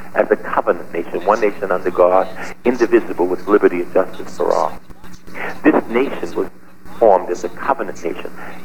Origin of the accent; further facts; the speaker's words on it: Boston, Massachusetts, United States; I did not read the Wall Street Journal. I came from East Boston. I love Jesus.